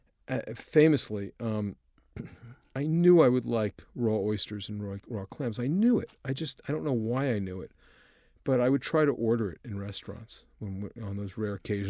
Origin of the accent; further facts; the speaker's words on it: Washington, United States; I lived near the Chesapeake Bay. I grew up outside of Washington.